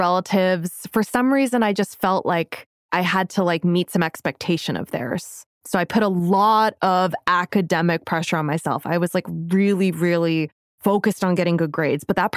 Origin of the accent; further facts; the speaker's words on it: Fairfield, Connecticut, United States; as I grew up in Fairfield, Connecticut, that's my hometown.